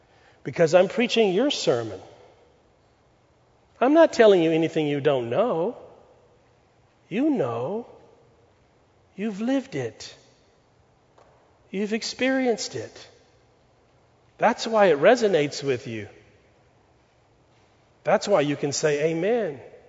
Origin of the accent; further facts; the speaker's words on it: Pasadena, Texas, United States; where I grew up in Pasadena, Texas, in a day and time when Pasadena was still strawberry patches and country.